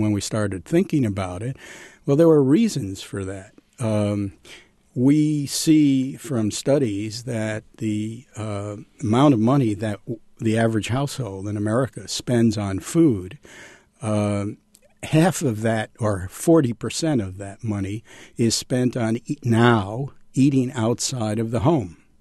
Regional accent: New York City, New York, United States; born or raised there

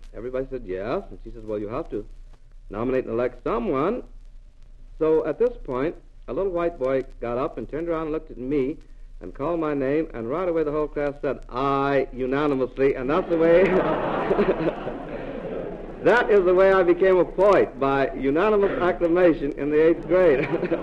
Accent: Joplin, Missouri, United States; born there; also born or lived in Lincoln, Illinois

